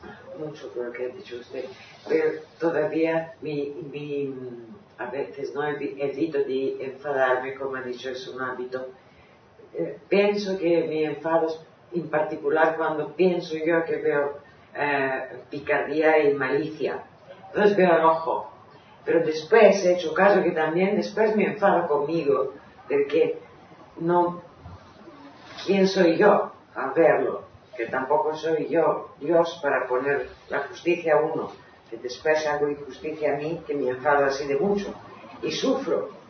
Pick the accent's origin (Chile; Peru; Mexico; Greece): Greece; Spanish is a second language; yo soy griega. Y entonces, vale, soy nerviosa, pero los griegos también tenemos un poco de sangre turco, mi mamá es de Estambul.